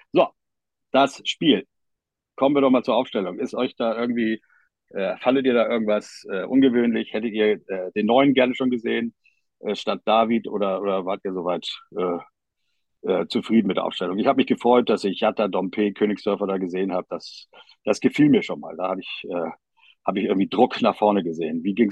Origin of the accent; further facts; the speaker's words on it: Hamburg, Germany; als Hamburger darf man sich auch darüber freuen